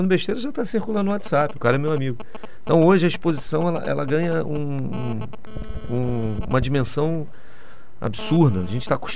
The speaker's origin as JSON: {"language": "Portuguese", "region": "Rio de Janeiro", "country": "Brazil", "said": "Pô, sou do Rio de Janeiro, eu convivia na época."}